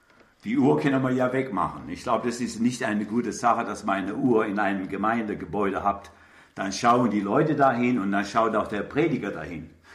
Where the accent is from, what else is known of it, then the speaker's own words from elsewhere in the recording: Karlsruhe, Baden-Württemberg, Germany; Ich bin in Karlsruhe aufgewachsen. Mein Vater ist im Zweiten Weltkrieg gefallen. Ich wurde bei meinen Großeltern aufgezogen. Wir wohnten in der Stadt drin, Karlsruhe drin, im fünften Stock